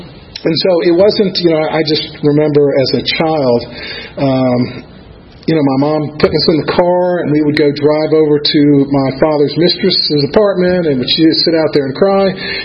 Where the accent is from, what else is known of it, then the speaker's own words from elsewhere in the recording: Atlanta, Georgia, United States; And when I was growing up here, it was actually a small little town. This was actually where I grew up in the Virginia Highlands area. So this was almost out in the country right here.